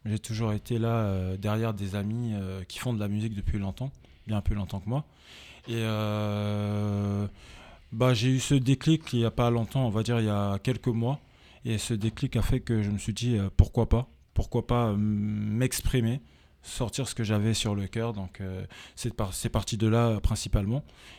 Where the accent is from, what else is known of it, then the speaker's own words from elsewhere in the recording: Paris, Île-de-France, France; now in Amiens, France; C'est pas exactement originaire de Nice, je suis originaire de Paris.